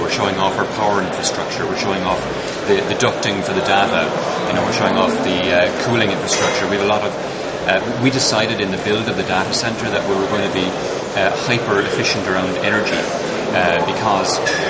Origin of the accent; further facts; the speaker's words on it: Cork, Munster, Ireland; I come from Cork in Ireland.